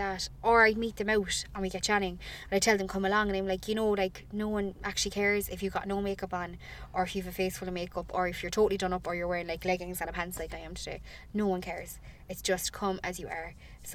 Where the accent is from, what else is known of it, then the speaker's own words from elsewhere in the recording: Cork, Munster, Ireland; accent: Cork; so I'm from Cork, obviously. If you can't